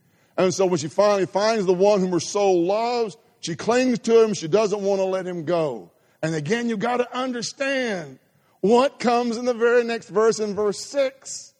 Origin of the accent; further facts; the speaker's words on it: Grenada, Mississippi, United States; I was from Grenada, about 10,000 people. In Mississippi, that's pretty big.